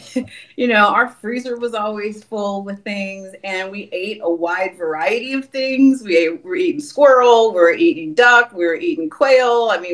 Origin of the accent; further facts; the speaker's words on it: Oakland, California, United States; I grew up in Oakland, California, but my dad, who was from Texas, and my mom from Louisiana, they migrated here